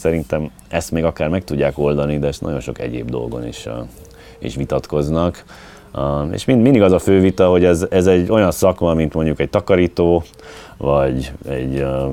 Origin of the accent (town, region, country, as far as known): United States; born or raised there; now in Hungary